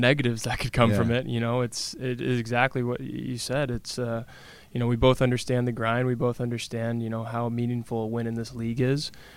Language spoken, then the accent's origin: English; Alaska, United States; know, Alaskans, we really love that, you know, chip on our shoulder to just show the world that even we're from Alaska, we're proud to be here